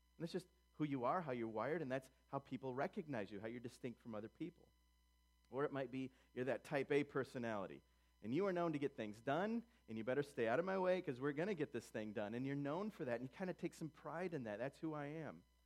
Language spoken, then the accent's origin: English; United States; Okay, yeah, I'm American, I'm a guy, but what?